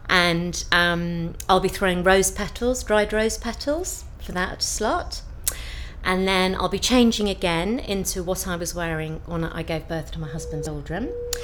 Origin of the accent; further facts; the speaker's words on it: Hertford Heath, East of England, United Kingdom; My age is 45 and I'm from Hertfordshire, Hertford Heath.